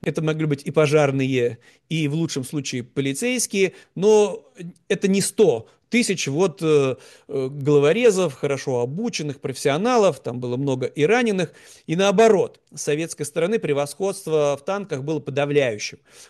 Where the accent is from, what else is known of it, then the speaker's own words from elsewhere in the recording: Saint Petersburg, Russia; В 1944 году была снята окончательно блокада Ленинграда, моего родного города, в котором погиб 1 миллион мирных жителей от голода.